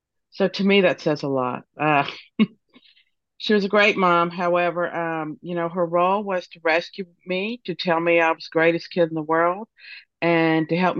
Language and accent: English; Florida, United States; from Florida.